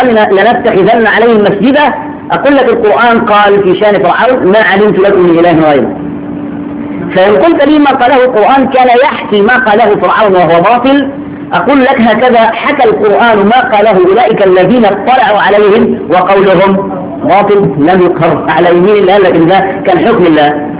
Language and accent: Arabic; Shubra, Cairo Governorate, Egypt; وعندنا في شبرا كنا زمان